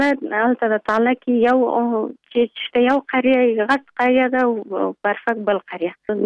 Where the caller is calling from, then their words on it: Pul-e Khumri, Baghlan, Afghanistan; د پلخمري.